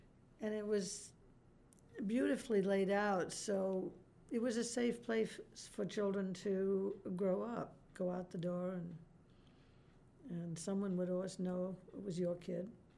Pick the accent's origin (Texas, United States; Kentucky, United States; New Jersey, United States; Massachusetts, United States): Massachusetts, United States; Dover; also born or lived in Boston; I was born in Boston, and I lived mostly in Dover, Massachusetts, as a young girl and college girl and early working.